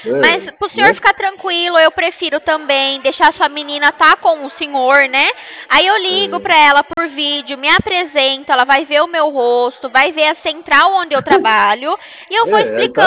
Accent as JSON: {"language": "Portuguese", "town": "Piracicaba", "region": "São Paulo", "country": "Brazil", "said": "eu sou aqui de Piracicaba, São Paulo."}